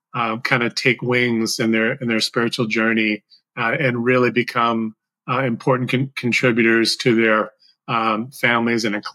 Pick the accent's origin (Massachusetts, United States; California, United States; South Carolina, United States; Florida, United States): Massachusetts, United States; now in Canada; I grew up in Massachusetts and moved up to Ontario in 1984.